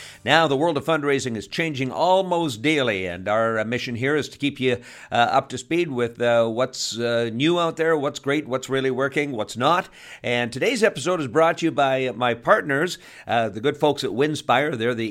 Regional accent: Canada; now in United States; I am from Canada, and so I'm not too sure

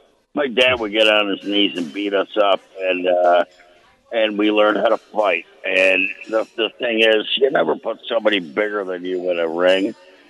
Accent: Chicago, Illinois, United States; now in New Hampshire, United States; I grew up, yeah. I'm in New Hampshire now. I grew up in Chicago, north side.

